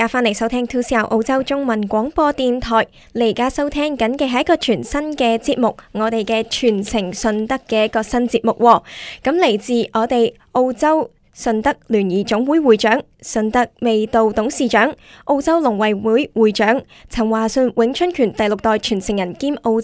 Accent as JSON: {"language": "Cantonese", "country": "Hong Kong", "said": "因为我嚟自香港都唔太熟悉"}